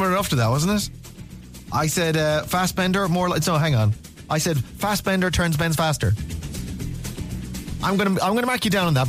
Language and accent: English; Ireland; So I thought, you know, I might as well fly the flag for my home country and taste some of the Rare Apple Ice Wine.